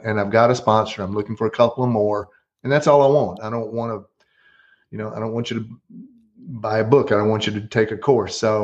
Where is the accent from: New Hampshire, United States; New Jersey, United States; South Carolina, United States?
South Carolina, United States; Myrtle Beach; My years growing up in Myrtle Beach